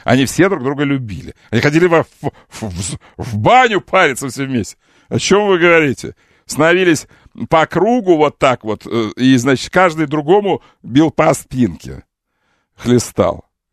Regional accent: Ukraine; я украинец. Русский украинец. Русский украинец.

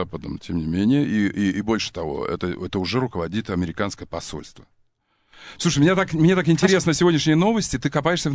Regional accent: Ukraine; Я украинец.

